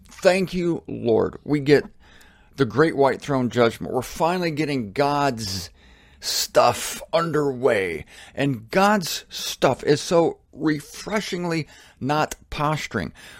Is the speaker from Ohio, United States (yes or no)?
yes; Canton, Ohio, United States; I'm from Canton, Ohio, you know, the birthplace of the NFL.